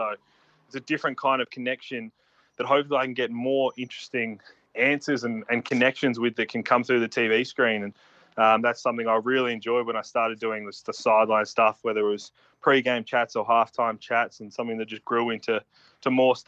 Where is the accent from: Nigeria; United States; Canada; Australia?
Australia; Adelaide, South Australia; Eastern Mavericks, which is who I grew up playing for in Adelaide.